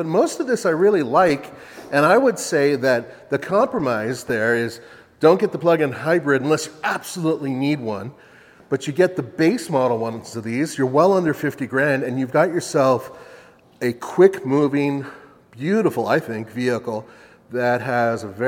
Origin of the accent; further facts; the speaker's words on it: United States; Hell no. I'm an American.